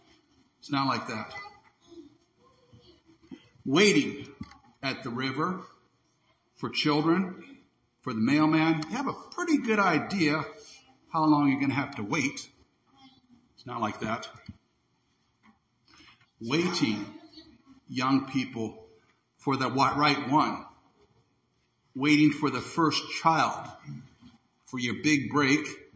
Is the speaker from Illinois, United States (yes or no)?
yes; Milan, Illinois, United States; how I know I'm at the Hy-Vee in Milan, my hometown